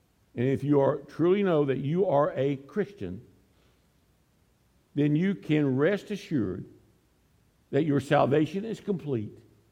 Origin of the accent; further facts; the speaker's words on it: Kentucky, United States; Again, I come from Eastern Kentucky, and there were a lot of don'ts.